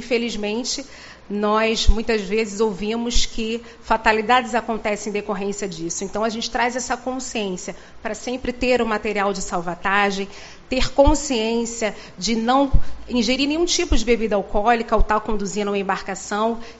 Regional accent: Rio de Janeiro, Brazil; como eu me senti ao estar aqui em Uruguaiana a primeira vez. Eu sou carioca, sou do Rio de Janeiro.

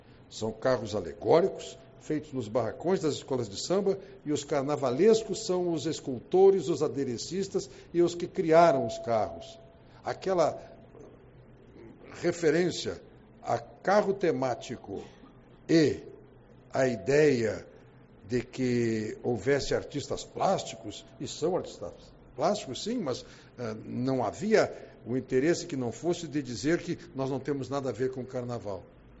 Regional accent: Uruguaiana, Rio Grande do Sul, Brazil; now in São Leopoldo, Brazil; tu estás indo para a minha terra e eu quero voltar para casa. Permutas comigo? Vamos fazer a permuta, sim. Eu fui para São Leopoldo, onde estou até hoje, onde vivo até hoje, e ele voltou para Urubaiana.

